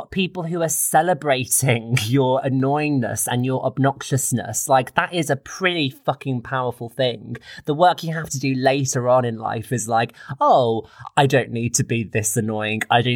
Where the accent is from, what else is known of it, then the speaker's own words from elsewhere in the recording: West Midlands, United Kingdom; I'm just outside of Birmingham, a really teeny tiny village called Alfkirk.